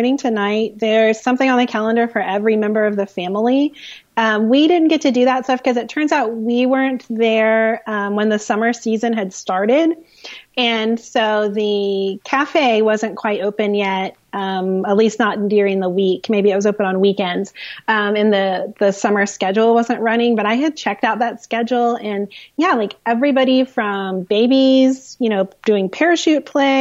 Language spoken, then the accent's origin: English; Midwest, United States; We get out of school. We're from the Midwest.